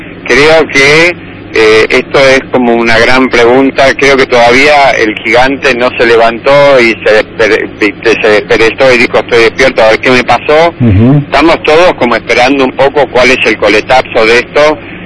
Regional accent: United States; Spanish is a second language; now in Argentina; yo soy gringo, tengo mi familia viviendo en Estados Unidos, mis hermanos, y es como que hay cosas que nos pasan a nosotros acá en la Argentina

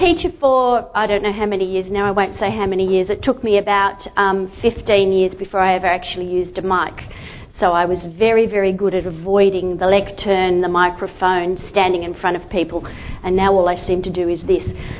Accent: Victoria, Australia; I worked for 20 years in the vet sector in Victoria. I am from Victoria.

